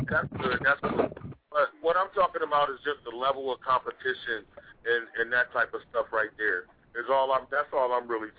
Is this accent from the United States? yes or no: yes; Midwest, United States; I'm from the Midwest, and I run the East, and I can drive 5 hours